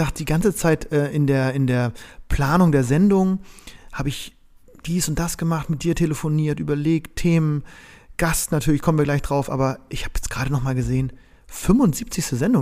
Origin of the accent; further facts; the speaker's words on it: Bremen, Germany; für mich als Bremer.